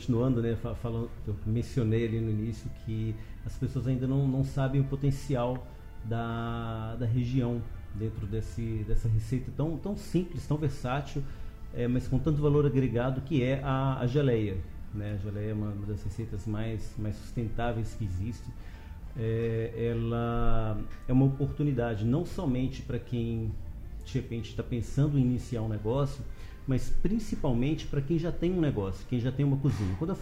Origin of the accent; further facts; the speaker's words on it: Belo Horizonte, Minas Gerais, Brazil; also born or lived in São Paulo; eu sou mineiro, sou de Belo Horizonte, eu só fui descobrir a geleia de cacau quando eu vim para a Bahia.